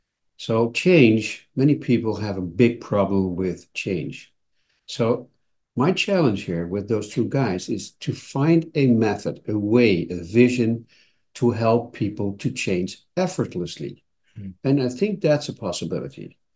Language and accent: English; Netherlands; English is a second language; Because I'm Dutch, I'm from the Netherlands, and a coffee shop has a completely different meaning.